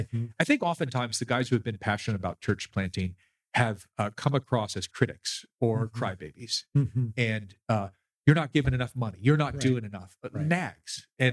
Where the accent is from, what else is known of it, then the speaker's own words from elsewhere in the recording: California, United States; But I grew up in Southern California.